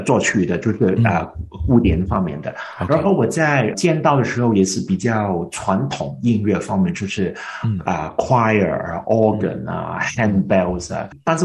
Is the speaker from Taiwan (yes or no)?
no; Hong Kong; 我都是在香港长大读书的